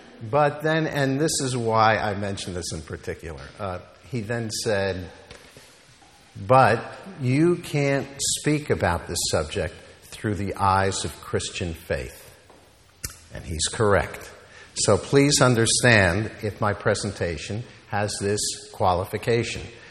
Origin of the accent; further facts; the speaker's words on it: New Jersey, United States; You should know that Laird Stewart and I grew up in North Jersey. Our high schools were bitter high school rivals.